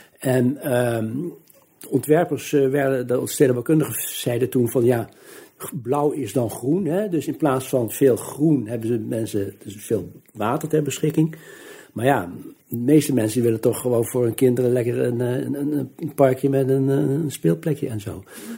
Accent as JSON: {"language": "Dutch", "town": "Eindhoven", "region": "North Brabant", "country": "Netherlands", "moved": "yes", "lives_now": "Amsterdam, Netherlands", "said": "2005 ben ik pas weer naar Oud-Oost verhuisd. Hè, waar ik als Eindhovenaar uiteindelijk in Amsterdam ben komen wonen."}